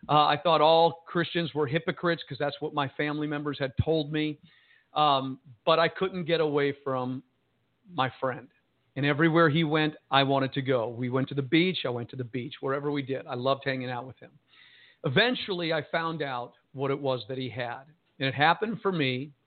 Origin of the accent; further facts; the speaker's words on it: New Jersey, United States; And one of the family members was this Italian kid from Chicago. I was Italian from New Jersey.